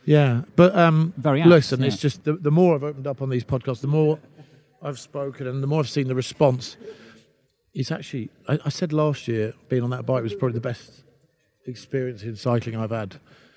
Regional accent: London, United Kingdom; I grew up in London

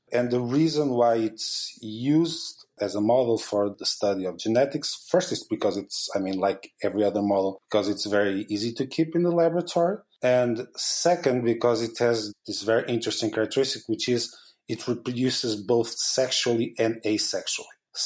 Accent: Portugal; I'm originally from Portugal.

